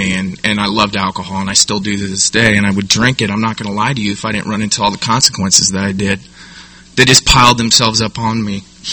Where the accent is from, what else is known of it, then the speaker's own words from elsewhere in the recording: San Diego, California, United States; I was born and raised here in San Diego by a loving family.